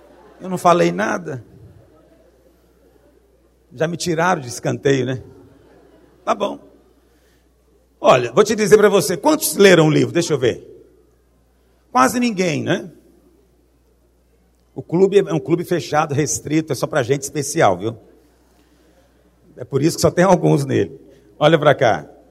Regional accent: Goiás, Brazil; Sempre que eu sou goiano.

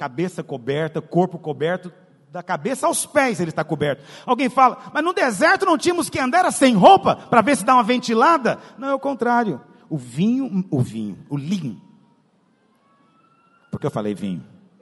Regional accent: Goiás, Brazil; Eu sou goiano, não estou acostumado com isso.

